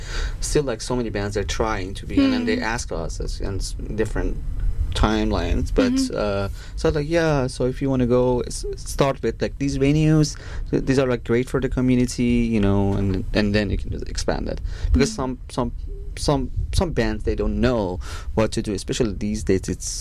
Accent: Iran; and so I'm from Iran

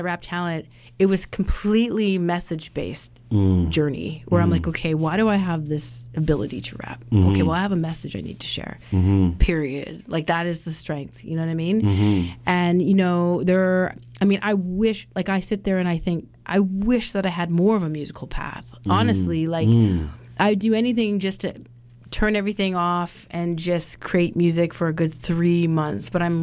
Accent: Vancouver, British Columbia, Canada; That's the uniqueness about being Canadian too, honestly.

